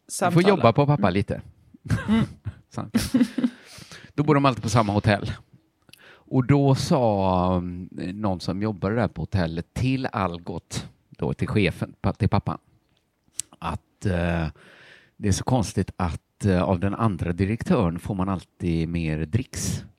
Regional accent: Borås, Västra Götaland County, Sweden; Jag vet inte hur mycket jag kan säga att jag är boråsare. Okej, mina formbaraste år hade jag verkligen Borås. Jag ser mig som att jag är från Borås.

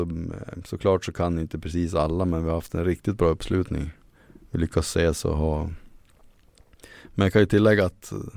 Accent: Skellefteå, Västerbotten County, Sweden; Jag sa det med hemma i Skellefteå

